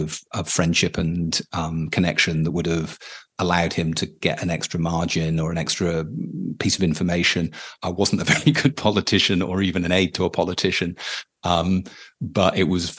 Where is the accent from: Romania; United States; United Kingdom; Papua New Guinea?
United Kingdom; especially as a British person